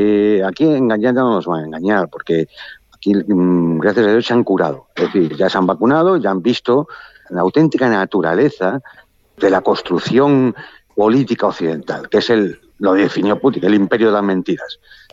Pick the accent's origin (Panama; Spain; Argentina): Spain; que es lo que más nos duele como españoles